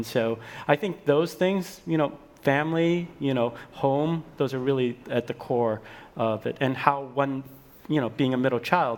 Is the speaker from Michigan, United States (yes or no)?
yes; Detroit, Michigan, United States; because I grew up in Detroit in the 80s. It was a very difficult time for my hometown.